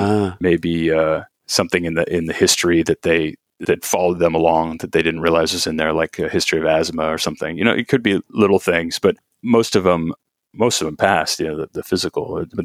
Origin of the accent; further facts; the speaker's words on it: Sacramento, California, United States; I was lucky enough to find an open second year slot in family medicine in my hometown of Sacramento.